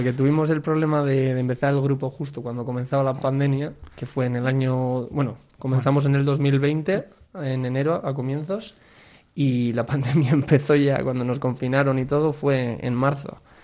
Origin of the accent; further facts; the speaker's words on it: Berango, Basque Country, Spain; él es de Plencia, yo soy de Berango